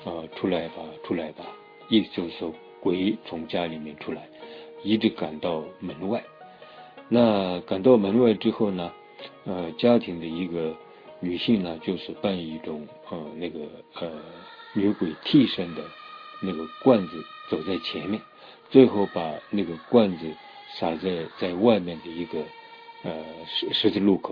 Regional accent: Lhasa, Tibet, China; 我从小出生长大在西藏拉萨

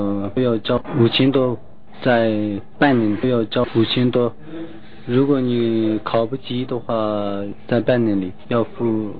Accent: Lhasa, Tibet, China; 我是从哈萨来的。

